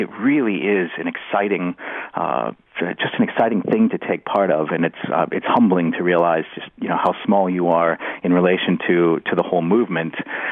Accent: Midwest, United States; here in the nation's capital, where I'm from the Midwest, and many of our people are there.

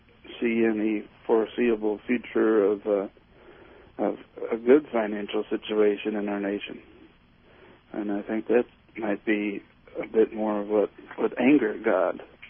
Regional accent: Minnesota, United States; also born or lived in Springfield, Illinois; now in Missouri, United States; I grew up in Minnesota, so.

